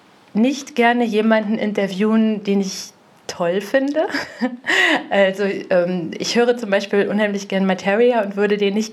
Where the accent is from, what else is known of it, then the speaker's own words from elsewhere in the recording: Grimmen, Mecklenburg-Vorpommern, Germany; Also ich bin aufgewachsen in Grimmen, ich habe in Greifswald studiert, viele Jahre in Rostock schon gearbeitet, wohne jetzt in Bad Doberan.